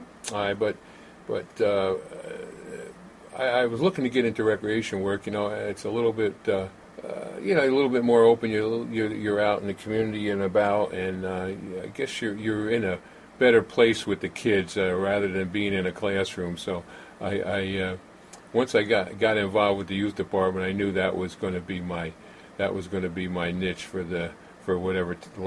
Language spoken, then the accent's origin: English; Hudson, United States; I had a great experience growing up in Hudson. Hudson was a great place, still is, of course, to grow up